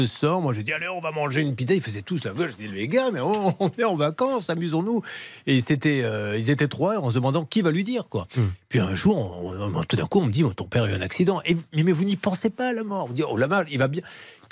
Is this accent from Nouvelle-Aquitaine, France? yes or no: yes; Bordeaux, Nouvelle-Aquitaine, France; je suis bordelais, j'adore boire du vin